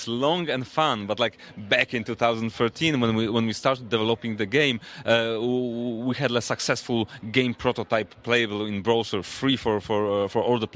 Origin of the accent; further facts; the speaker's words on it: Poland; We come from Poland.